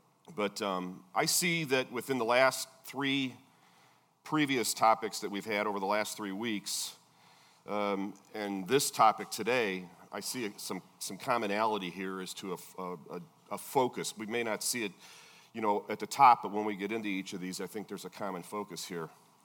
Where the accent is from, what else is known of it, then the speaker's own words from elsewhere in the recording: Gary, Indiana, United States; born there; So in my case, I was born in Gary, Indiana, and my parents were born in the United States.